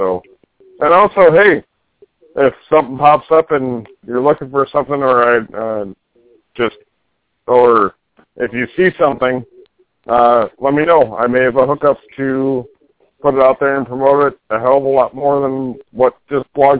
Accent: Texas, United States; I'm from Texas, too.

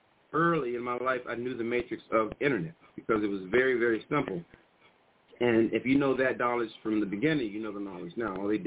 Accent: Fairfax, Virginia, United States; we had microwaves built into our house. I grew up in Fairfax.

